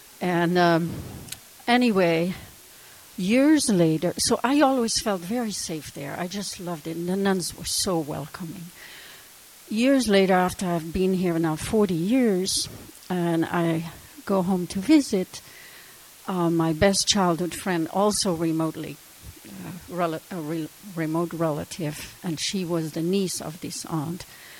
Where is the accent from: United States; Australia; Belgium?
Belgium; English is a second language; I come from Belgium and from a small village far away from my school.